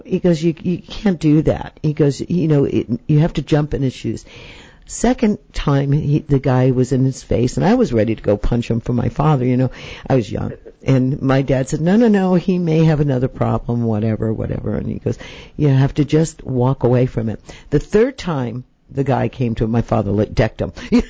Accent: New York, United States; I know that, you know, I grew up in New York, and my mother was a Bostonian Irish woman, and my father was a Northern Italian

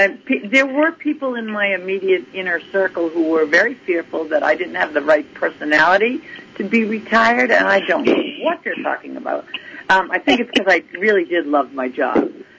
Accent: Massachusetts, United States; Yes. I don't have a Boston accent

